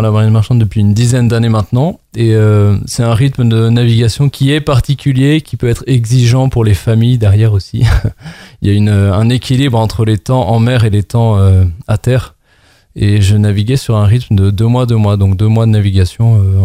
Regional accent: Brest, Brittany, France; Je suis né et j'ai grandi à Brest dans le Finistère en Bretagne.

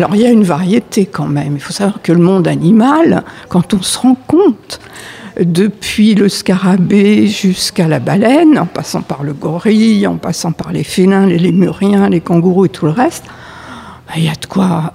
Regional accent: Paris, Île-de-France, France; Je suis née à Paris, j'ai vécu 30 ans à Paris.

